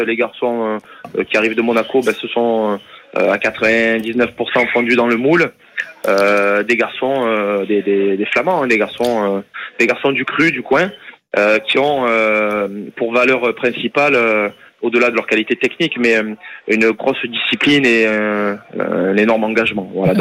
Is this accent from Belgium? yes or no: yes; Belgium; Je suis belge.